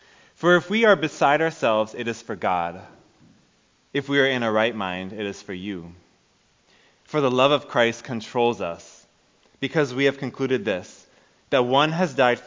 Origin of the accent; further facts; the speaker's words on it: Japan; I was born and raised in Japan